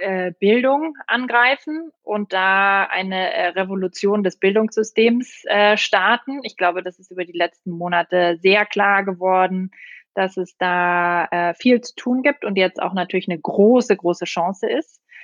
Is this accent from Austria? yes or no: yes; Austria; Ich bin Österreicherin.